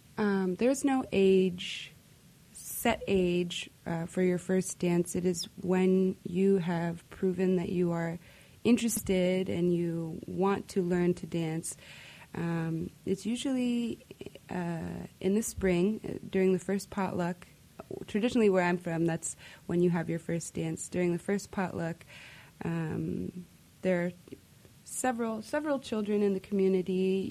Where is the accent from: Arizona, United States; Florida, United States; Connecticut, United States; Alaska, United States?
Alaska, United States; Imangak; And though I am from the Lower Yukon, Jamai always falls around the same time as the first potluck in Imangak, which is the village I'm from.